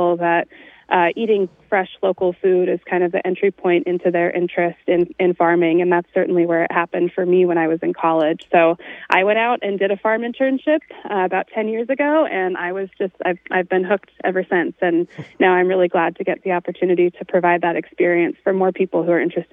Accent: Albany, Oregon, United States; I grew up in the Mid-Willamette Valley, so I'm from Albany, and now I'm based down here in beautiful southern Oregon

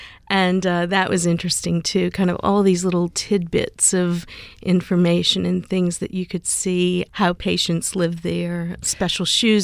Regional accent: New Orleans, Louisiana, United States; Well, I grew up in New Orleans, and I had always heard about Carville.

